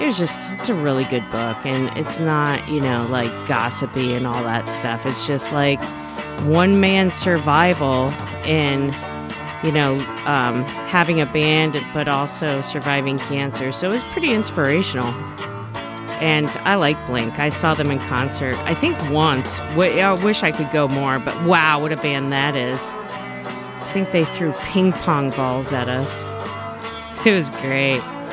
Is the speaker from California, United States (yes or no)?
yes; Santa Barbara, California, United States; I grew up in Santa Barbara, California.